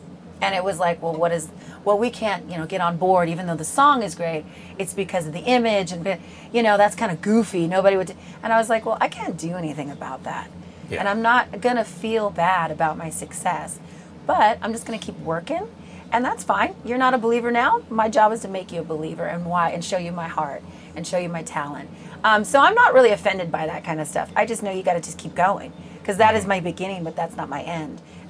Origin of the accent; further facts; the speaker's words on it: Los Angeles, California, United States; I went to L.A., where I'm from, my hometown, and went back to my high school, which was not in the original video.